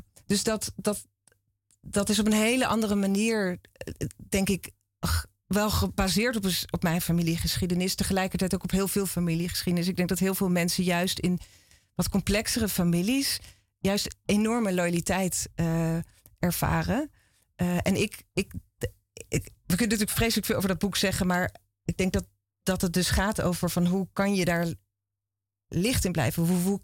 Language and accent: Dutch; Rotterdam, South Holland, Netherlands; Rotterdam.